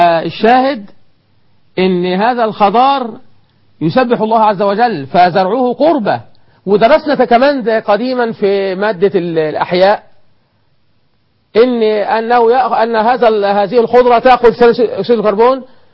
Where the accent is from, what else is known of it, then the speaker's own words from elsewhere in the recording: Egypt; إحنا كمصريين، أنا مصري